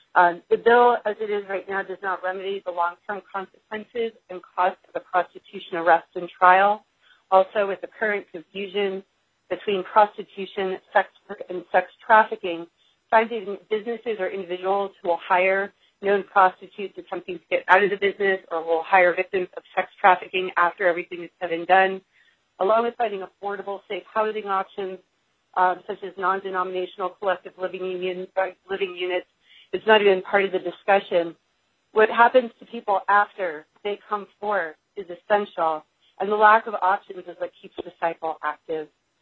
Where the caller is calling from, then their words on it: Philadelphia, Pennsylvania, United States; I am calling from Philadelphia.